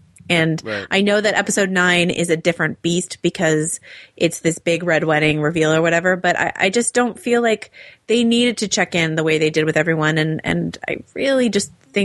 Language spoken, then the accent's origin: English; California, United States; I was raised in California as like a bleeding heart liberal.